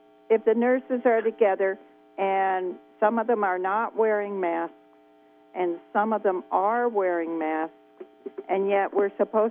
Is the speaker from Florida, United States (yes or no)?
no; Garberville, California, United States; I'm from Scarborville